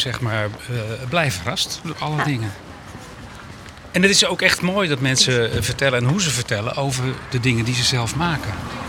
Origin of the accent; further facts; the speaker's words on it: Woerden, Utrecht, Netherlands; Ja, ik kom uit Woerden, dus ja.